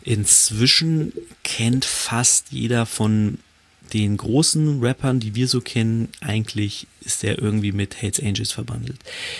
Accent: Hanover, Lower Saxony, Germany; Ich komme ja aus Hannover

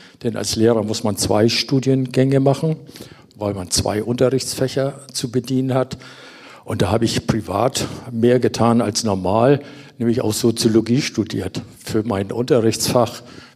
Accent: Schleswig-Holstein, Germany; now in Erfurt, Germany; ich komme aus Schleswig-Holstein seit 15 Jahren hier in Erfurt

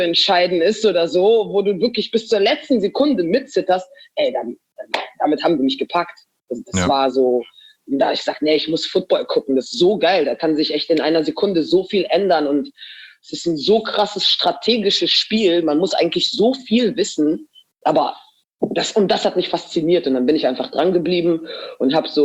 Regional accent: Munich, Bavaria, Germany; born there; aber sagen wir mal so, ich bin in München geboren.

